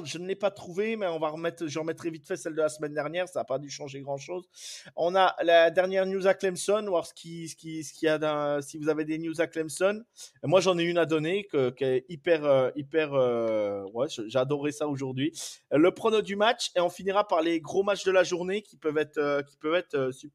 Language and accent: French; France; Et moi, je suis français.